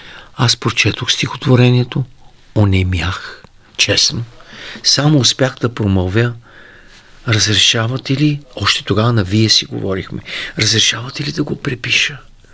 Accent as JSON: {"language": "Bulgarian", "town": "Varna", "region": "Varna Province", "country": "Bulgaria", "tie": "born there", "said": "аз съм роден във Варна, но никога не съм живял, не съм учил там, но имам роднини, лели, чичовци, братовчеди, дядо, баба"}